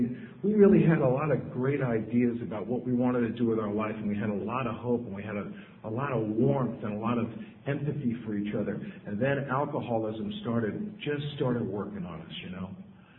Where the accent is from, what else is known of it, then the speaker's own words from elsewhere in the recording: New York City, New York, United States; Tough time growing up in the Bronx. A lot of bad stuff happened to me as a kid.